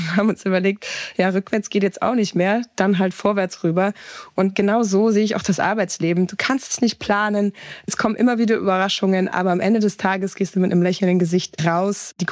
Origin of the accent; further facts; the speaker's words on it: Hamburg, Germany; moved away as an adult; now in Franconia, Germany; ich komme aus Hamburg, ich bin in Nordlicht, ich bin nach Franken gekommen, völlig unwissend, was mich hier eigentlich erwartet. Wollte auch eigentlich nur 2 Jahre bleiben. Bin immer wieder überrascht, dass ich jetzt seit 8 Jahren da bin.